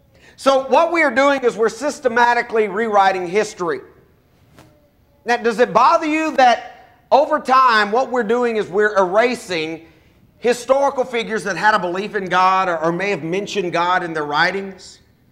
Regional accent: Franklin, Tennessee, United States; We were driving around my hometown there in Franklin, Tennessee

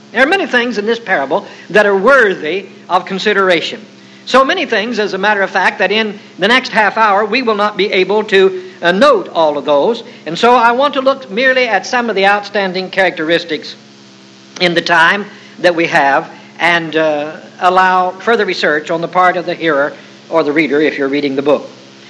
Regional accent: United States; because I'm an American and I'm used to the right hand extended at some distance.

